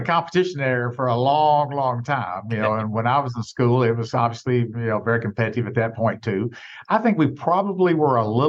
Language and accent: English; Jackson, Tennessee, United States; Well, I grew up in Tennessee and still the fifth largest city in the state, Jackson, Tennessee, which is near Memphis